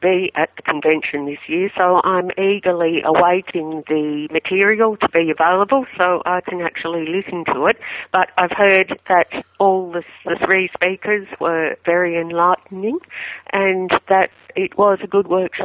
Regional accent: Melbourne, Victoria, Australia; I'm from Melbourne. Always lived in Melbourne.

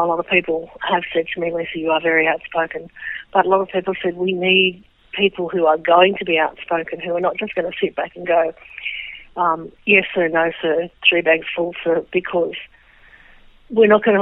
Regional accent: Sydney, New South Wales, Australia; I'm from Sydney originally, born with congenital cataracts, so born totally blind. Went through the special school system up here in Sydney. Integrated into Carlingford High School

